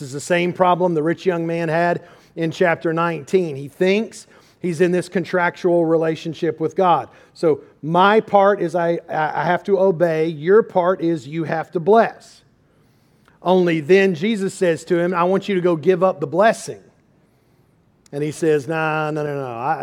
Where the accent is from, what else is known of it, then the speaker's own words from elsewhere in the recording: Lexington, Kentucky, United States; I grew up in Lexington, Kentucky when I was a kid. The old unemployment office in Lexington was at the corner of High and Upper Streets.